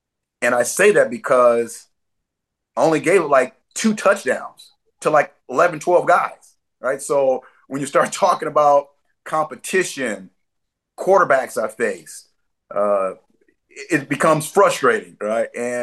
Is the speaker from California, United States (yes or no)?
yes; San Diego, California, United States; You know, I grew up here in San Diego on 42nd and Ocean View.